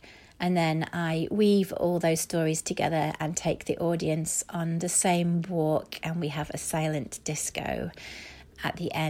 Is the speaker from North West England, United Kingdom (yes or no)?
yes; North West England, United Kingdom; now in Brighton, United Kingdom; I'm from near Preston in Lancashire, but I now live in Brighton.